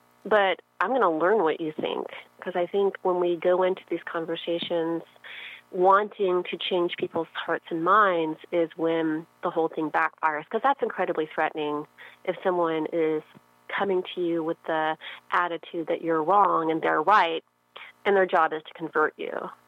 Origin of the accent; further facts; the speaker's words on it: Memphis, Tennessee, United States; Now, that's actually dissolved since I grew up in Memphis. And now the schools are once again very racially segregated.